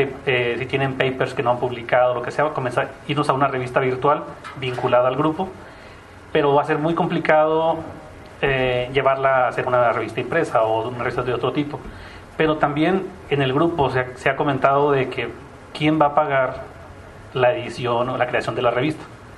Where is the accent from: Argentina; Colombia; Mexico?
Mexico; Ciudad Juárez, Chihuahua; Entonces, los tres primeros, que somos los más activos, somos de Juárez y somos parte del grupo, ¿no?